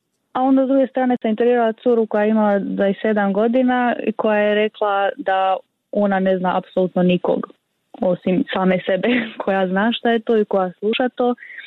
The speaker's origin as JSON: {"language": "Croatian", "country": "Croatia", "said": "A kod nas u Hrvatskoj je recimo zanimljivo to da je, da jako ovisi o generacijama."}